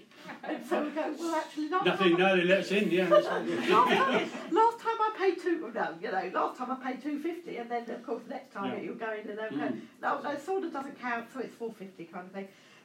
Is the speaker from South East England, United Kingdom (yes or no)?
yes; South East England, United Kingdom; I'm not from London, I'm from East Sussex.